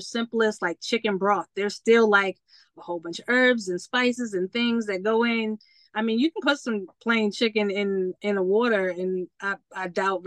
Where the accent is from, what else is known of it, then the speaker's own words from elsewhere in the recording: Baltimore, Maryland, United States; also born or lived in Richmond, Virginia / Massachusetts; That I am from Baltimore. I claim Baltimore as home. I have grown up in Richmond, Virginia as well. I was born in Massachusetts.